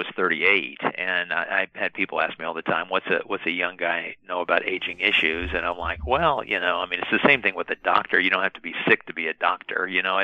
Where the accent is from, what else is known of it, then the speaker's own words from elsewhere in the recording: Kansas, United States; now in Norman, United States; No, I grew up in Kansas, in southeast Kansas, a little tiny town, and went to college at Kansas State.